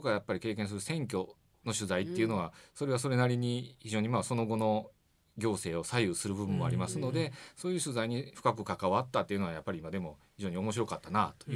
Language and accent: Japanese; Kobe, Hyogo, Japan; also born or lived in Hiroshima; でただまあなんとか地元に帰りたいなと、うん、神戸に帰りたいと思った時に